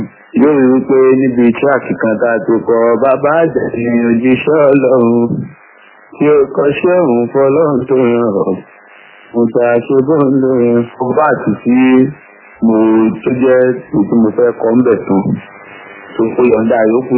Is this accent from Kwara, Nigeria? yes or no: no; Ibadan, Oyo, Nigeria; born there; A bí mi ní ìlú Ìbàdàn ní ọdún díẹ̀ sẹ́yìn.